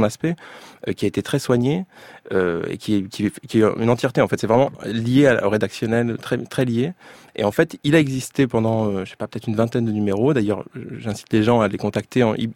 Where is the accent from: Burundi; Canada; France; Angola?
France; Grand Est; born there; Je suis né en Haute-Marne, en fait, dans le sud de la Champagne.